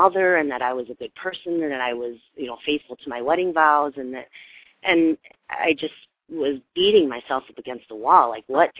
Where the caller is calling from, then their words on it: Michigan, United States; I'm calling from Michigan.